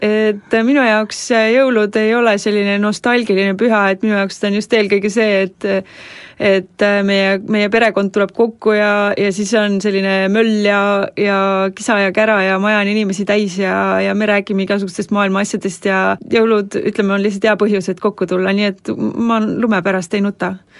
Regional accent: Saare County, Estonia; born there; meil on iga-aastane … kokkutulek siis Saaremaale, kus meie sünnikodu on

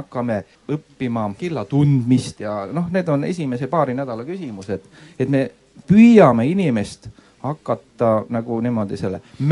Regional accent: Valga, Valga County, Estonia; mina olen Lõuna-Eestist pärit Valgast

